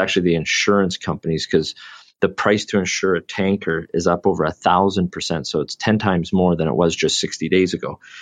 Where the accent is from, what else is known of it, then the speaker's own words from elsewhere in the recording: Canada; because I'm Canadian and naturally we you know, you're always focused on things that are happening in your own country